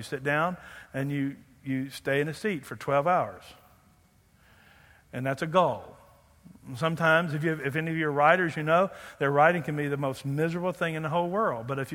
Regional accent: United States; But since I'm an American and gullible, I'll buy it.

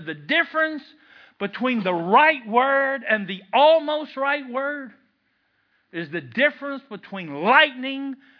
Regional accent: Kentucky, United States; I'm from Kentucky. Forgive me.

